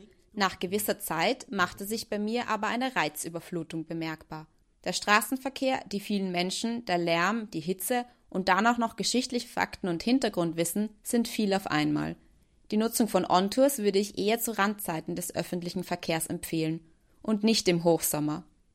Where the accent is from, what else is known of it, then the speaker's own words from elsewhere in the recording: Vienna, Austria; Ich bin erstaunt, dass ich als gebürtige Wienerin noch nie nach den namensgebenden Schotten und Schweden recherchiert habe.